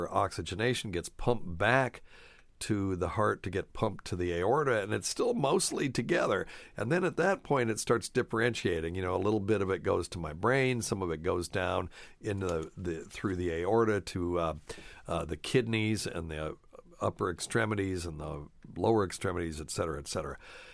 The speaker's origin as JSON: {"language": "English", "region": "Appalachia", "country": "United States", "tie": "born or raised there", "said": "buying moonshine from a guy in Appalachia, because I grew up in Appalachia, and we drove way up this mountain out of the holler on a dirt road"}